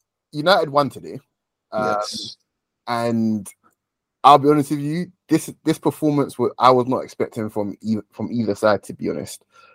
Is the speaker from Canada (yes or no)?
no; Nigeria; I'm a Nigerian. I'm an African, first and foremost.